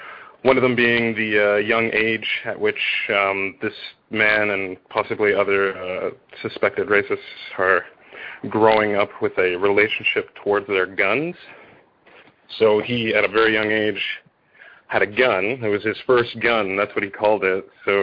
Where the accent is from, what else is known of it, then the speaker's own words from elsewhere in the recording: Canada; I grew up in Canada